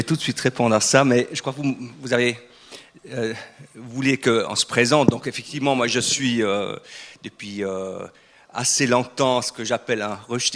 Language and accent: French; German-speaking Switzerland, Switzerland; French is a second language; Mais, en tant que suisse allemand, on doit gérer avec deux codes différents.